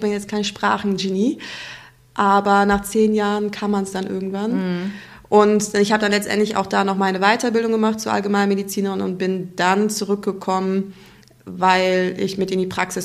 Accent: Germany

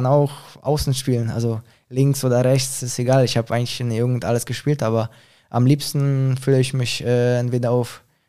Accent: Świnoujście, West Pomeranian Voivodeship, Poland; German is a second language; ich komme auch aus Swinemünde, da ist auch Baltiksee

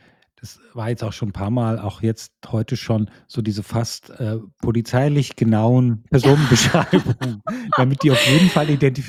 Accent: Hilden, North Rhine-Westphalia, Germany; born there; in Hilden, meiner Geburtsstadt, lustigerweise

